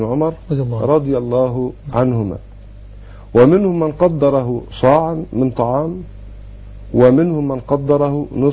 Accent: Egypt

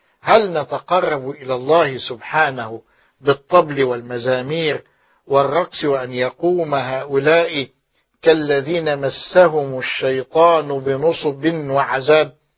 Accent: Egypt; فنحن المصريين أخوال إسماعيل

